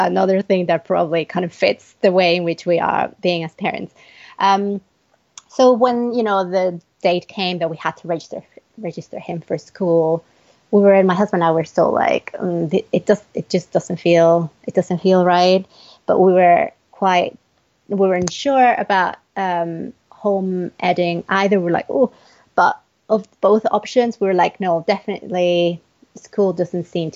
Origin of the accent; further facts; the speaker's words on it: Mexico City, Mexico; moved away as an adult; now in United Kingdom; I'm originally Mexican. Was born and raised in Mexico City, and my husband is British, and I've been living in the UK for about 12 years.